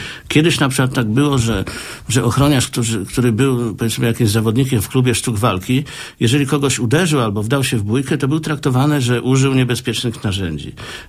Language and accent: Polish; Drzonków, Lubusz Voivodeship, Poland; Drzanków to jest moja wioska, gmina Zielona Góra to jest moja gmina, a Zielona Góra to jest moje miasto, prawda?